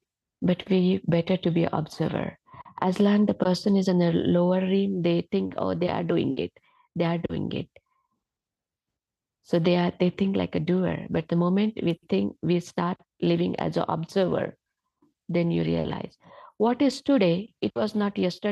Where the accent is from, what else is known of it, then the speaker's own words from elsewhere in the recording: India; English is a second language; being an Indian woman who comes from the rural area and achieving so much.